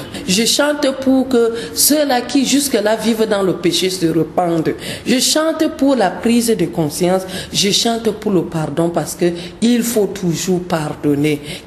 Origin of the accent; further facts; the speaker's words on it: Garoua, North, Cameroon; first language Laka; Après l'anglais, j'ai ma langue maternelle qui est le laka de Garoua.